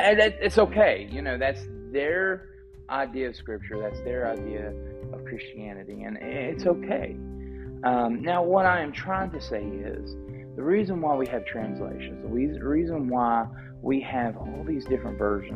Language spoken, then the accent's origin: English; West Virginia, United States; and I come from Southern West Virginia. So Southern West Virginia, you have a lot of KJV only Baptist churches